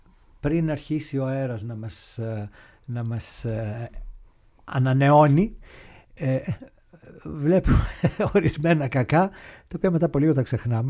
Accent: Greece; now in Switzerland; Γιατί στην Ελβετία, παρόλο που έχω την ελβετική υπηκότητα, είμαι Έλληνας.

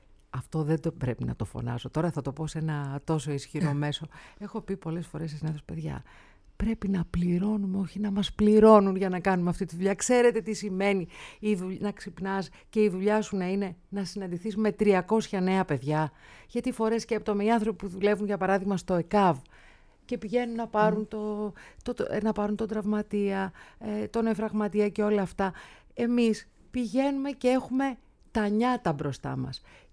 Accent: Larissa, Thessaly, Greece; Εγώ είμαι από τη Λάρισα, κυρία Καραλή. Βέβαια, εγγονή Σέρβα, το λέω πάντοτε αυτό.

